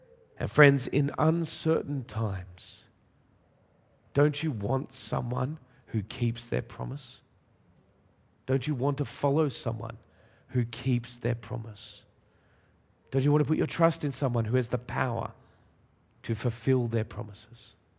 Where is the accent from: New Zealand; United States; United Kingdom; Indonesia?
United Kingdom; But because we're British, I'm sure you're amening and rejoicing in your hearts.